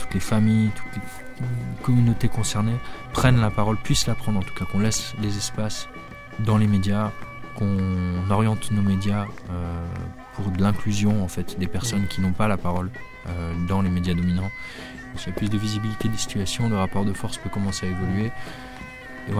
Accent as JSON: {"language": "French", "country": "France", "said": "nous, en tant que Français qui avons tous les droits"}